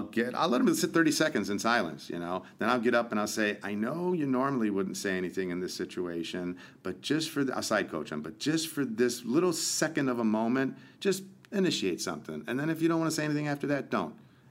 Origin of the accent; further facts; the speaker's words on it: Chicago, Illinois, United States; You know, I grew up in Chicago.